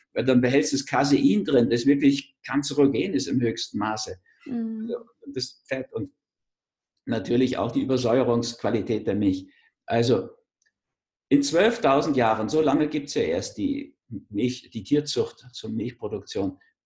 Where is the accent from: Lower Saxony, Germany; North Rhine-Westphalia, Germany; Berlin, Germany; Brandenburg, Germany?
Berlin, Germany; Und sonst hätte ich meine Jugend in Berlin wahrscheinlich gar nicht überstanden.